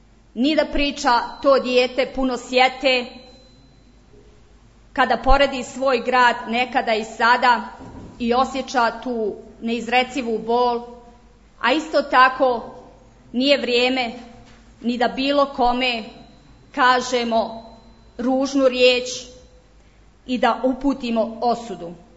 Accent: Vareš, Federation of Bosnia and Herzegovina, Bosnia & Herzegovina; Mi smo tu kao Varešani, kao ljudi, kao Bosanci i Hercegovci.

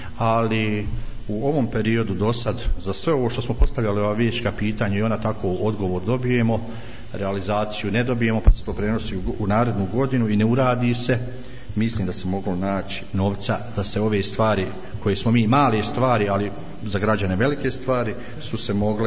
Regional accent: Ravne, Federation of Bosnia and Herzegovina, Bosnia & Herzegovina; i dolazim iz Ravni

